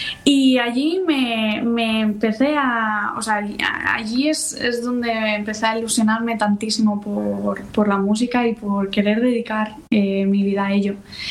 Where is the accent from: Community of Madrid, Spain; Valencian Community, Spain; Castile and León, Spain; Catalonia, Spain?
Castile and León, Spain; Ponferrada; now in A Coruña, Spain; Pues vengo de Ponferrada, aunque ya estoy aquí asentada en A Coruña, en Galicia, pero vengo de Ponferrada, de León. Seré de alma leonesa siempre. Allí nací y allí estudié mis 10 primeros años de trombón.